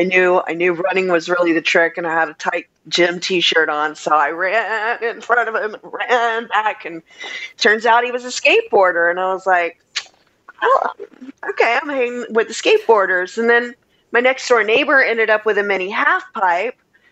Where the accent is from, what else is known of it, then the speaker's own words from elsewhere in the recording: Texas, United States; also born or lived in Savannah, Georgia; I had moved from an all Catholic girls school in Savannah, Georgia, back to my home state of Texas. And I'll tell you why I don't have the accent, by the way.